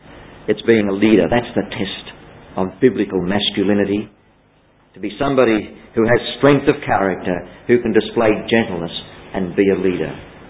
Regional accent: Australia; The Australian male is a poor lover. Hey, I'm Aussie.

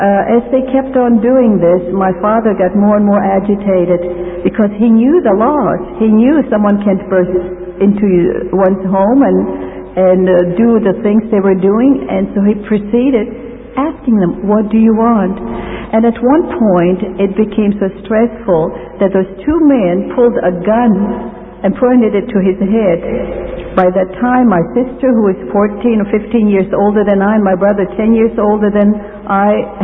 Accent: Ukraine; born there; English is a second language; I was born in Ukraine, in Russia, in a part of Russia. Now it's Ukraine, it's independent now.

